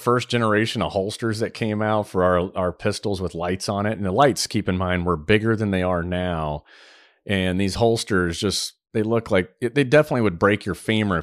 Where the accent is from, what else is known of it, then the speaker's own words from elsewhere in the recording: Saudi Arabia; I grew up in Saudi. And while I was over there in the 80s is when the first G-Shock watch came out.